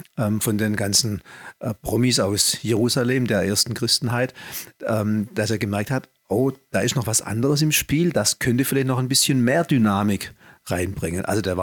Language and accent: German; South Germany, Germany; dass sein bisheriges Geschäftsmodell den Bach runtergeht, wie man so bei uns in Süddeutschland sagt